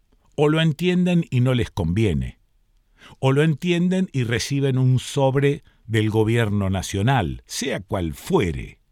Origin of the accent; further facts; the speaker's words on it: Rosario, Santa Fe, Argentina; moved away as an adult; also born or lived in Buenos Aires; now in San Marcos Sierras, Argentina; Yo nací en Rosario, viví 35 años allí, me fui a Buenos Aires, viví 20 años en el centro de Buenos Aires, hace 20 y pico años que vivo acá en San Marcos Sierras.